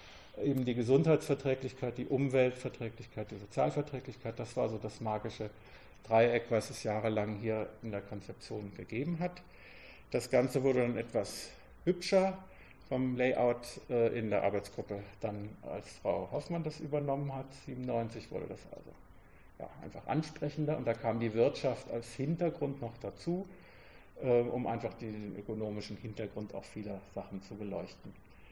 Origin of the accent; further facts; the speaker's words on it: Bavaria, Germany; Ich fange an mit einer Geschichte, die natürlich bei uns in Bayern spielt.